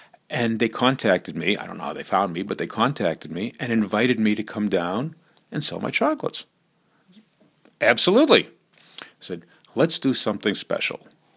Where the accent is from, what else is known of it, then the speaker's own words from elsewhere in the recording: Revere, Massachusetts, United States; a friend of mine who I grew up with, I'm from Revere, grew up with, and he lives out in Los Angeles now.